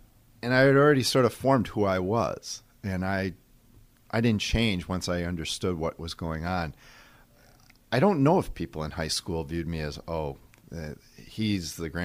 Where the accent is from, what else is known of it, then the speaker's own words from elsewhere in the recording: Fox Point, Wisconsin, United States; The only thing that was interesting is I grew up in Fox Point. I grew up a minute or two from the rink that was when what is now the Jewish Community Center was university school.